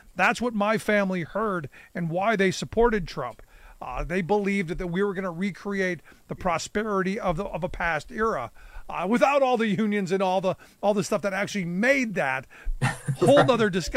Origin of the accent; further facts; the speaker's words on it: Cleveland, Ohio, United States; Look, I grew up in Cleveland. I witnessed deindustrialization happen.